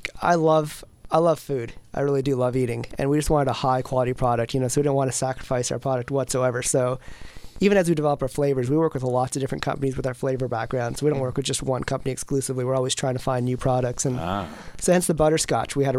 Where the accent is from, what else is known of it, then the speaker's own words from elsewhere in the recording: Welland, Ontario, Canada; I grew up in Canada, and butterscotch ripple is my favorite flavor.